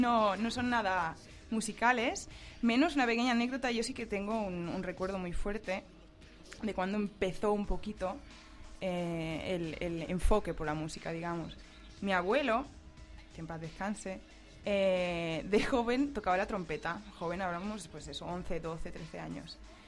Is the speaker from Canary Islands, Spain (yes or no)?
yes; Lanzarote, Canary Islands, Spain; born there; also born or lived in Menorca / Liverpool; Antes de Liverpool, estaba en Menorca, que es de donde es mi padre. Pero antes de eso, mi hermana y yo nacimos en Lanzarote, en las Canarias.